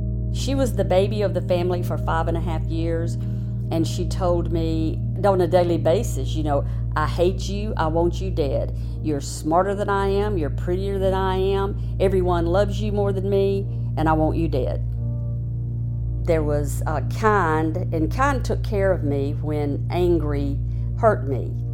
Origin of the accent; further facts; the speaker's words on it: Jackson, Mississippi, United States; also born or lived in Natchez; I was born in Natchez, Mississippi. I grew up in Jackson, Mississippi, which is a southern town. I lived there for the first 50 years of my life.